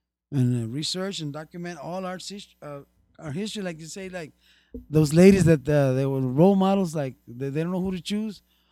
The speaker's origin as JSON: {"language": "English", "region": "Texas", "country": "United States", "said": "We are Tejanos. Yeah, we're Chicanos, Mexican-Americans, and Mexicans, but we are Tejanos from Texas."}